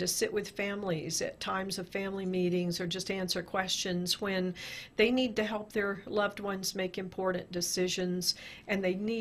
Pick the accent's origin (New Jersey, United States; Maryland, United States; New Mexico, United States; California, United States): New Mexico, United States; Aztec; I did. I grew up in Aztec. My brother was actually born at what was the little four-room house that became San Juan Regional Hospital in 1950. So we grew up in Aztec.